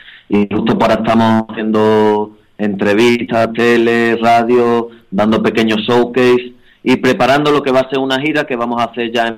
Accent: Spain; born there; Yo nací en España, mi familia viene de Bolivia, pero yo nací en España

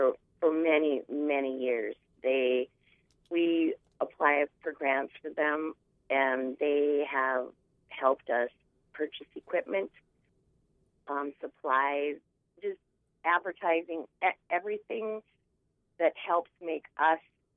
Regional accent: Warroad, Minnesota, United States; I grew up in Warroad, and you grew up in Roseau.

